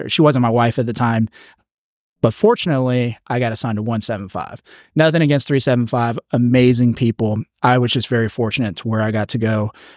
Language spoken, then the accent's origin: English; Georgia, United States; So I grew up in Georgia pretty much all over the place, from Atlanta, McKaysville, Georgia. I moved equally in the seventh grade in Coweta County.